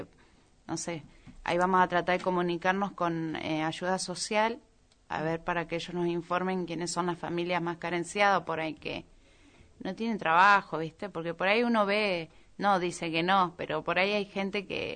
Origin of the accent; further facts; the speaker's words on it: Argentina; Somos argentinos